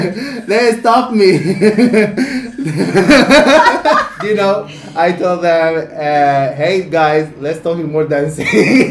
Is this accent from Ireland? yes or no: no; Iran; English is a second language; now in Australia; I'm Iranian, I'm Arabic Iranian